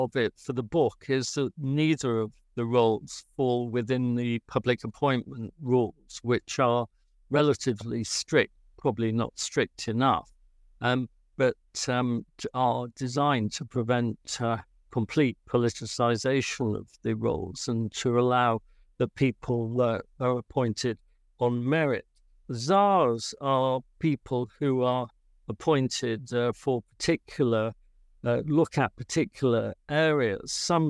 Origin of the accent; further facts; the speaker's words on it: Grimsby, Yorkshire and the Humber, United Kingdom; So you mentioned Grimsby because that's my hometown. I've still got a house there.